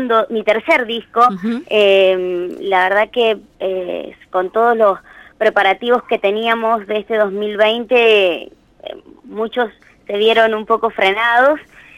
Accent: San Juan, Argentina; desde aquí, desde mi provincia natal, como lo es San Juan.

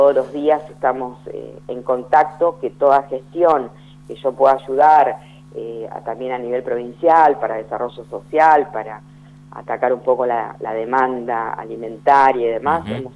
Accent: Argentina; esto que nos toca vivir como pueblo argentino

